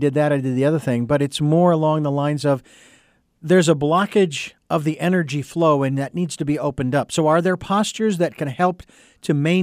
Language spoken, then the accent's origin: English; Phoenix, Arizona, United States; I'm from Phoenix, Arizona. Had enough of that. Had enough of hot.